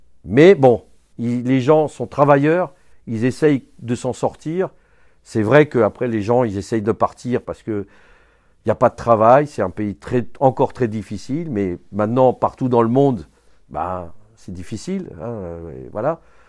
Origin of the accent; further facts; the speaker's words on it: Kolkata, West Bengal, India; French is a second language; moi je suis originaire de l'Inde, de Calcutta, donc c'est le Bengale, c'est pas le Bangladesh, parce que le Bangladesh, il est maintenant indépendant, c'est un nouveau pays. Mais je parle la même langue